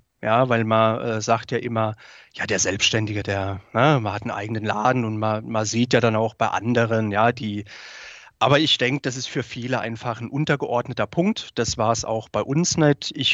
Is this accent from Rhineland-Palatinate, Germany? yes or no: yes; Rhineland-Palatinate, Germany; now in Stuttgart, Germany; Als zugezogener Stuttgarter muss man halt einfach auch sagen, man hört ja auch, ich habe jetzt nicht den typischen schwäbischen Dialekt. Ja, bin aus der Pfalz zugezogen.